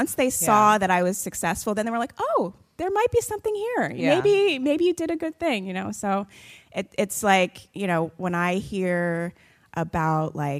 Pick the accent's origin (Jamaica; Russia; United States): Jamaica; born there; moved away; I'm Jamaican too.